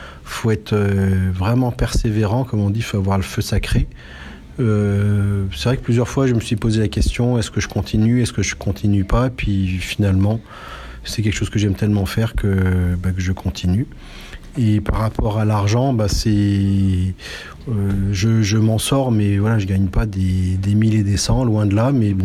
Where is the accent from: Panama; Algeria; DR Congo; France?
France; Saint-Étienne, Auvergne-Rhône-Alpes; born there; moi je suis né en France, à Saint-Étienne, mais mon grand-père était polonais. Voilà, mon grand-père et ma grand-mère paternelle étaient polonais.